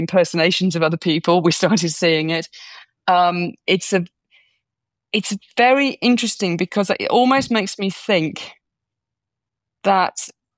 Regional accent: the north of England, United Kingdom; now in London, United Kingdom; So I come from the north of England. And when I go back to the north of England, my accent changes completely

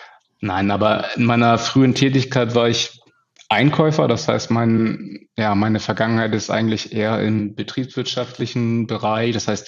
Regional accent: Hanover, Lower Saxony, Germany; born there; now in Hamburg, Germany; Ja, ich bin gebürtig Hannoveraner, bin aber aktuell Wahlhamburger

